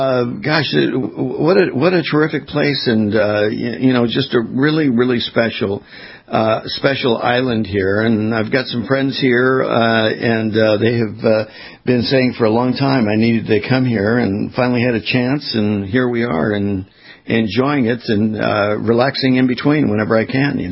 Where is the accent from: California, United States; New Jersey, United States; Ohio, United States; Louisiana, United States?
California, United States; I mean, hey, look, you're in California. I was born and raised in California.